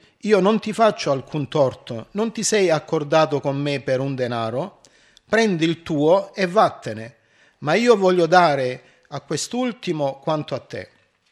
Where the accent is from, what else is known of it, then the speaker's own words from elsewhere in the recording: Nardò, Apulia, Italy; e tuttora anche al mio paese, a Nardò, provincia di Lecce, esiste ancora questo